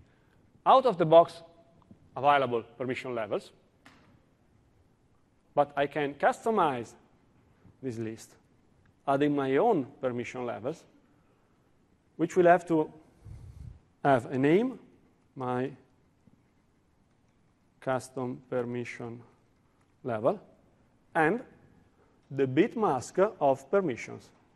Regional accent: Italy; accent: Italian; English is a second language; I'm from Italy, as you can understand from my accent.

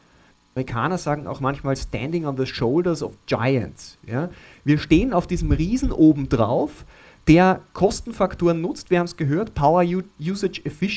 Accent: Leonding, Upper Austria, Austria; Ich komme aus Leonding bei Linz.

